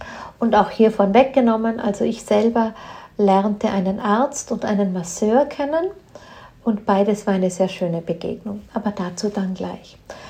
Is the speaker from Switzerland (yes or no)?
no; Austria; ich kenne sehr schöne Hotels bei uns in Österreich